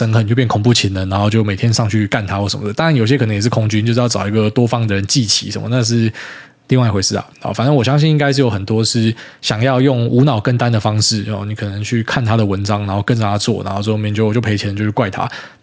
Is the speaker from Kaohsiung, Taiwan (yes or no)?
no; Miaoli, Miaoli County, Taiwan; now in Taipei, Taiwan; 自从我成为都市人之后，我本来是苗栗人嘛，我跑来台北大台北地区当都市人